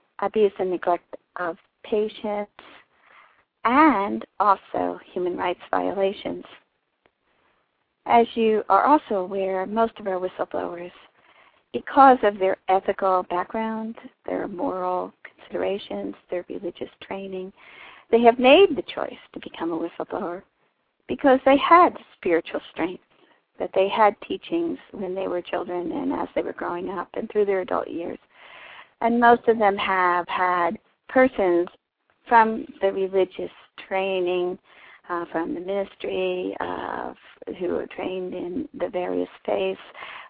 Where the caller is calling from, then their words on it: Lawrence, Kansas, United States; I'm calling from Lawrence, Kansas